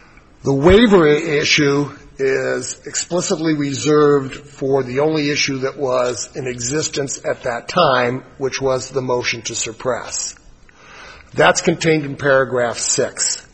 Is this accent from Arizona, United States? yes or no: yes; Tucson, Arizona, United States; I'm from Tucson, Arizona.